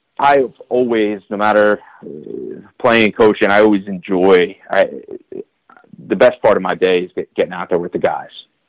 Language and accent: English; Philadelphia, Pennsylvania, United States; No, I am from, like I said, I'm from Philadelphia. I grew up Western suburbs. I went to Radnor High School.